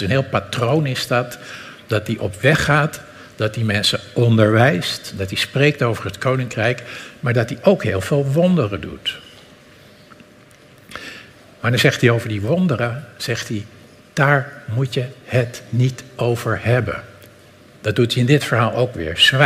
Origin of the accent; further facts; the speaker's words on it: North Holland, Netherlands; Dus ik kom uit de buurt van Amsterdam